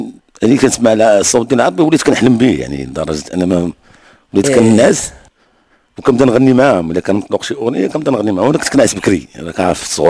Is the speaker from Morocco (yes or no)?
yes; Casablanca, Casablanca-Settat, Morocco; أنا مواليد الدار البيضاء حي عين السبع